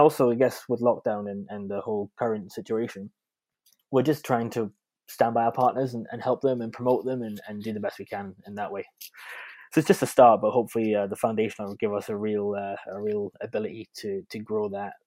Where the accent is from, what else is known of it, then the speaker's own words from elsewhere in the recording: Berwick, North East England, United Kingdom; I'm from Berwick originally. I moved away for a bit for university and work, and then we moved back to Berwick 4 years ago now.